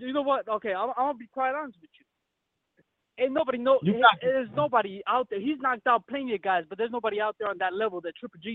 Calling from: Chicago, Illinois, United States; I'm calling from Chicago.

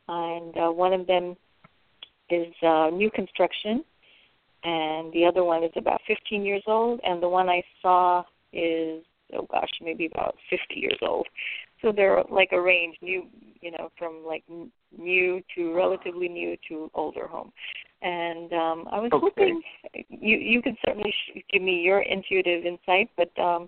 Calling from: California, United States; I'm calling from California.

